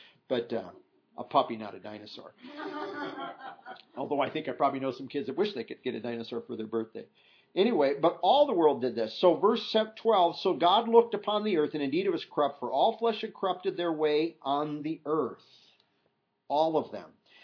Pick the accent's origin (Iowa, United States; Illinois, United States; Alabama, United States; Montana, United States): Iowa, United States; I grew up in Iowa. You'd go up to places out there that they called mountains, which are, they're smaller than going up the hill over here to the school from where I was.